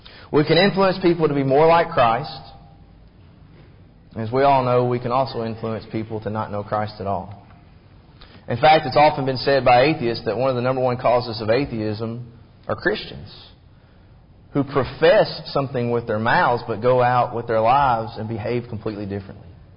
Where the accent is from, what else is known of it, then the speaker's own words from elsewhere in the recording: Kentucky, United States; Where I grew up in Kentucky, we used to have this little service station in town.